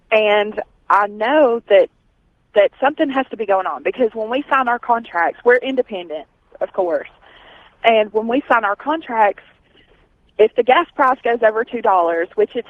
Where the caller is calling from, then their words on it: Albertville, Alabama, United States; I'm calling from Albertville, Alabama.